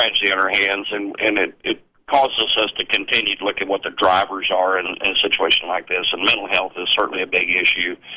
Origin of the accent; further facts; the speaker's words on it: Texas, United States; but as a Texan, I learned how to handle a weapon before I was a teenager.